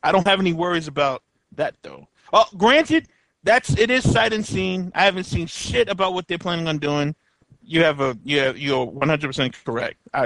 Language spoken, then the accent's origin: English; New York City, New York, United States; I'm a New Yorker. Bite me.